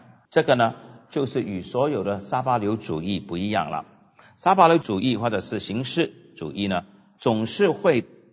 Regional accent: China; 道就像我们中国人有天啊道啊等等啊太极啊

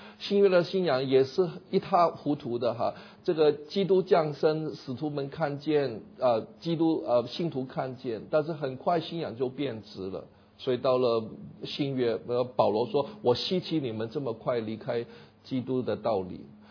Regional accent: Hong Kong; now in United States; 因为我在香港长大的嘛。我经常告诉我的美国朋友，我一生以来第一次看见森林是在美国。

